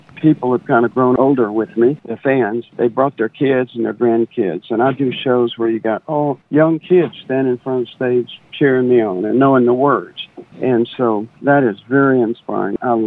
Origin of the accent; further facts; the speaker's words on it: San Antonio, Texas, United States; But I was raised in San Antonio, Texas.